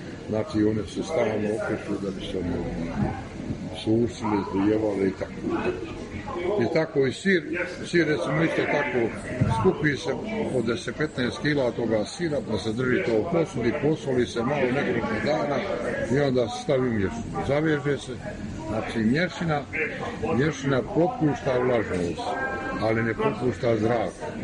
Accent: Gacko, Republika Srpska, Bosnia & Herzegovina; Ja sam rodom tamo od Gacka, selo je do Izgori. 100 km je davde.

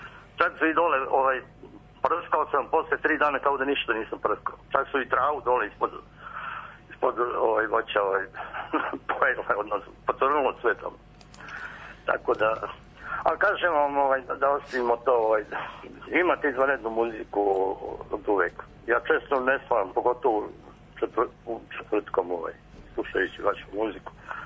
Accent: Vojvodina, Serbia; born there; sam se vratio u rodnu kuću, ovde sam obnovio u Banatu. Ja sam rođen u kući na Kori Nemačkoj, to je stara kuća, 100 godina.

